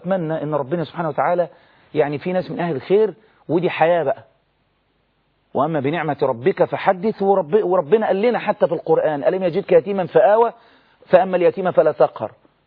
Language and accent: Arabic; Egypt; انما احنا عندنا في مصر قانون